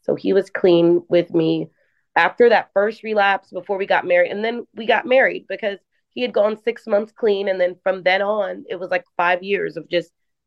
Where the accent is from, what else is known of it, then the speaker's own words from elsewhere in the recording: Jamaica; So, and we're also from Jamaica.